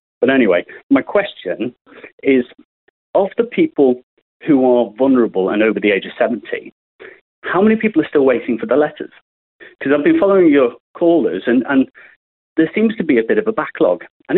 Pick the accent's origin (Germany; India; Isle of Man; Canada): Isle of Man; now in Guernsey; I'm originally from the Isle of Man.